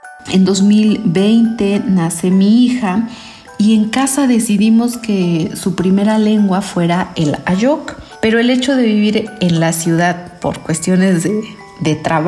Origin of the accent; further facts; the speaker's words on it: Santa María Ocotepec, Oaxaca, Mexico; de la comida de Santa María Ocotepec, porque me inspiré en mi pueblo.